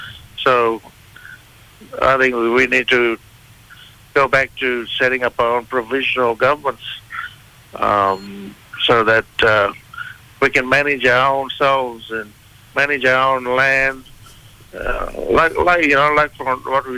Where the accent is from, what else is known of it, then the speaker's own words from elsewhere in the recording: Queensland, Australia; Yeah, I'm from Zenith Kids, once known as Torres Strait.